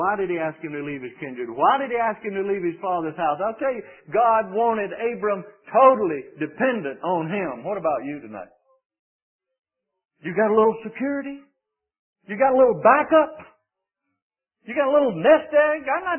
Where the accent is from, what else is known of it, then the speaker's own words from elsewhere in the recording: Mississippi, United States; Somebody says to me, where are you from? Mississippi. That's my roots. I mean, I run as a little boy, barefoot in cotton fields.